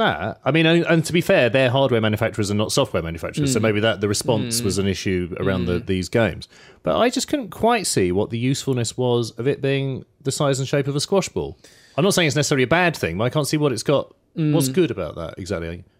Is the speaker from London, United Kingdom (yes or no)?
yes; London, United Kingdom; this doesn't work in my accent at all because I'm from South London.